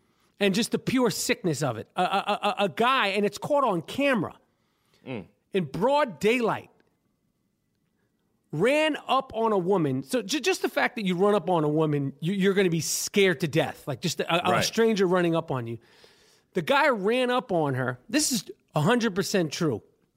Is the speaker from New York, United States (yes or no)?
yes; New York City, New York, United States; I grew up on the Upper East Side. I like to call it the Upper Beast Side because shit goes down up there, literally.